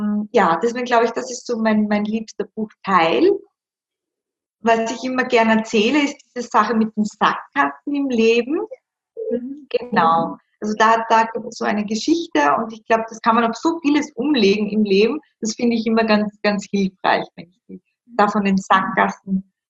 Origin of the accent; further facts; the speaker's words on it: Styria, Austria; Dann werde ich noch sein in der Steiermark. Da mache ich eine ganz besondere Lesung. Das ist ja quasi meine Heimat.